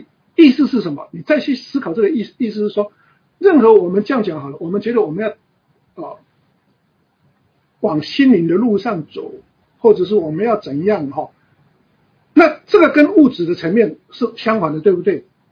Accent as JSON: {"language": "Chinese", "country": "China", "said": "你知道我们中国人一直有提到说吃什么不能再吃什么"}